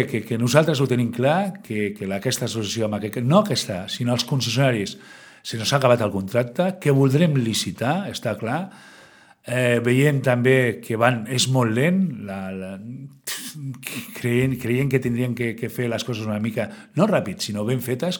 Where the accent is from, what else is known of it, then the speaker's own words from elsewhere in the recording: Sitges, Catalonia, Spain; nosaltres som gent de Sitges.